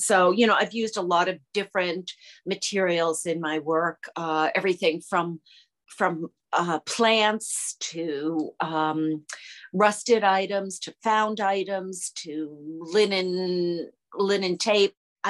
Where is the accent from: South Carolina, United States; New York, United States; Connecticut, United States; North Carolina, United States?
Connecticut, United States; I'm from Connecticut. I call myself a mixed media artist.